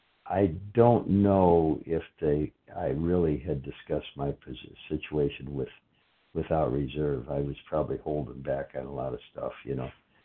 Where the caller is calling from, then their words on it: Fort Myers, Florida, United States; I'm in Fort Myers, Florida.